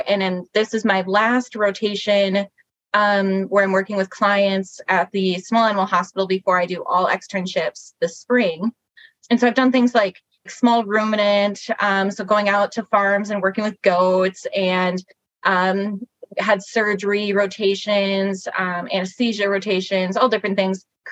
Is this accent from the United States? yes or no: yes; Rochester, Minnesota, United States; I'm from Rochester originally, and I joke that I was born, and it's not even really a joke, I was born down the street from where then I went to college.